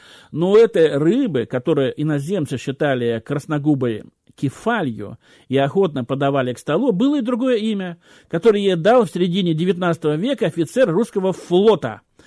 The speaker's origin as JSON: {"language": "Russian", "town": "Kemerovo", "region": "Kemerovo Oblast", "country": "Russia", "said": "в Кемеровской области, я сам из Кемерово"}